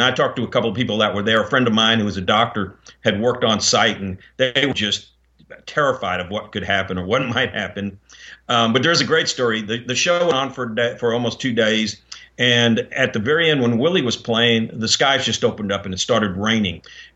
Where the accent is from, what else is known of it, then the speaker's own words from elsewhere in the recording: New York, United States; accent: New York; now in Texas, United States; I lost my New York accent after 40 years. But back then it was pretty obvious that people could tell where I was from. And there weren't that many New Yorkers roaming around Texas back in even the 70s.